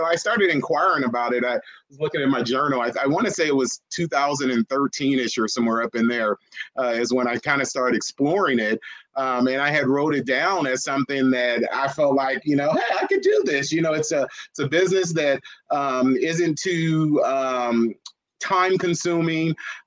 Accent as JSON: {"language": "English", "region": "California", "country": "United States", "lives_now": "Stockton, United States", "said": "So a little bit about me. I am from the Bay Area. My wife, Angela, and I moved here in the late 90s. Set roots here in Stockton."}